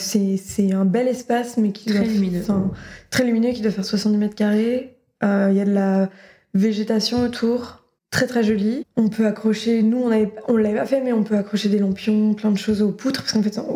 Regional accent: Rennes, Brittany, France; parce que je suis de Rennes

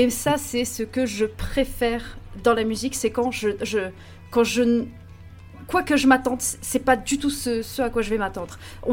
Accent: Poland; je suis polonaise moi-même

